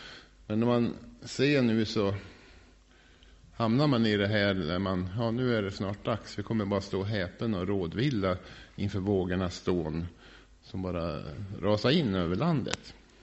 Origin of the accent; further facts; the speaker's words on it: Sweden; det är klart att vi är svenskar.